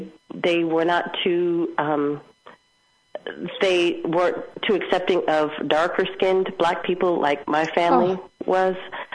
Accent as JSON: {"language": "English", "town": "Flint", "region": "Michigan", "country": "United States", "tie": "born there", "also_born_or_lived": "Detroit, United States / Mercer Island, United States / Seattle, United States / Omaha, United States", "said": "I was born in Flint, Michigan, lived there for 3 weeks. My dad was working on his PhD, and after he got his PhD, we moved back to Detroit, and I was there for the first 5 years of my life."}